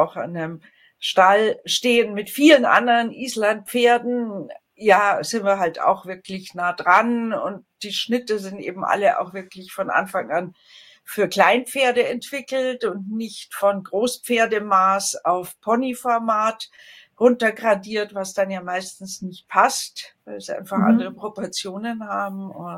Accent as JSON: {"language": "German", "town": "Munich", "region": "Bavaria", "country": "Germany", "said": "Ich komme aus München und ich wohne und arbeite dort"}